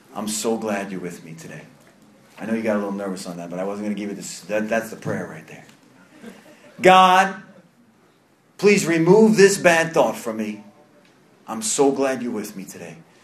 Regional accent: New York, United States; accent: New York; usually when I'm talking, it's like a New York accent.

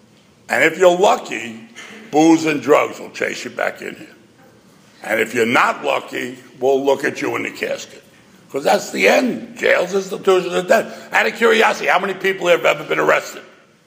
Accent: New York City, New York, United States; So in case you have a hearing problem, I'm from New York City. And I ran and roared in the 60s.

